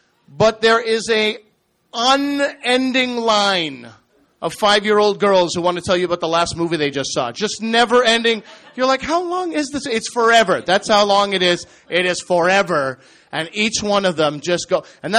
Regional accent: New Brunswick, Canada; born there; I was born in New Brunswick.

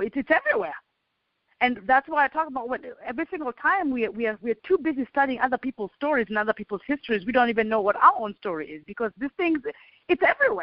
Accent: Kenya; Because I'm Kenyan. I mean, I don't understand how anybody who knows who would go to Kenya and actually pay for a place to stay.

